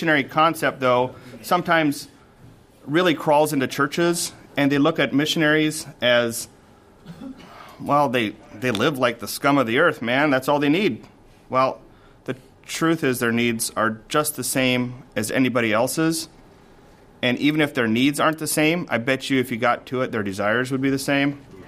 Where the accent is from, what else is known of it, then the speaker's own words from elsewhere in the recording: Goshen, Indiana, United States; I grew up in Goshen, Indiana. It's similar and different.